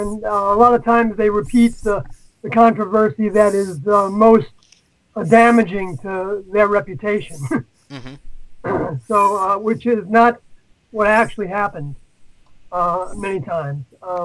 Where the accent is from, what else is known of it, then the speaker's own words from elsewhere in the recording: New York, United States; But see, I ended up going to the West Coast from where I grew up outside New York City. And I went out there to homestead.